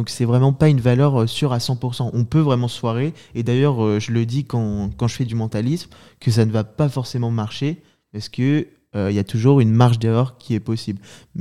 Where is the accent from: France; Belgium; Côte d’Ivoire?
France; Le Mans, Pays de la Loire; born there; also born or lived in Paris; Je suis né au Mans. Et du coup, avec l'école, j'habitais 2-3 ans sur Paris. Mais tu vois, là, je suis quand même revenu au Mans. Donc c'est pour dire que je suis vraiment attaché à la Sarthe.